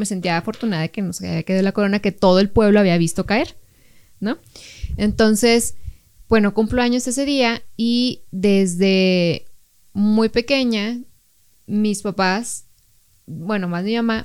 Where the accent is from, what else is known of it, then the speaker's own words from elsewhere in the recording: Mexico; Entonces acá en México y acá en mi pueblo, bueno, allá en mi pueblo, porque no vivo en mi pueblo